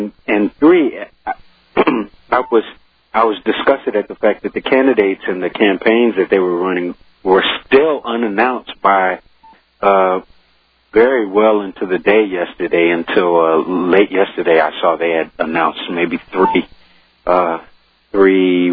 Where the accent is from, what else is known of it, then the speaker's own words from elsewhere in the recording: Austin, Texas, United States; in the neighborhood I grew up in Dove Springs, which is a southern neighborhood here in Austin.